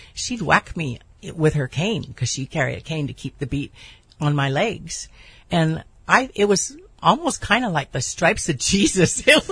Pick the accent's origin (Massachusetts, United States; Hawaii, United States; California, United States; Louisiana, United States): Hawaii, United States; Honolulu; Born and raised Honolulu, Hawaii, Kapi'olani Hospital. All six of us.